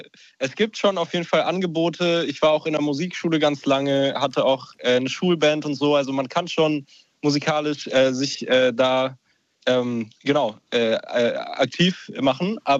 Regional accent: Saxony-Anhalt, Germany; Ich komme ja selber aus Sachsen-Anhalt, also auch aus dem Osten.

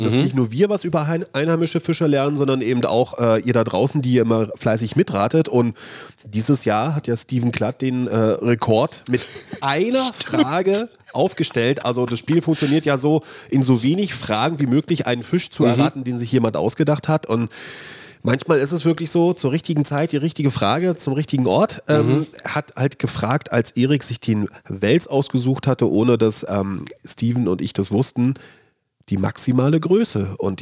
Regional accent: Schwerin, Mecklenburg-Vorpommern, Germany; um Schwerin rum habe ich auch meine ersten Angelerlebnisse gehabt, weil Schwerin ist ja die Stadt der 7 Seen und Wälder

